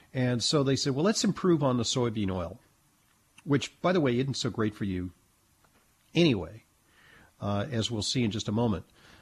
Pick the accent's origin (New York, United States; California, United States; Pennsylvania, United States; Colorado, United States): California, United States; Santa Monica; This item from Los Angeles, my hometown. I grew up in Santa Monica.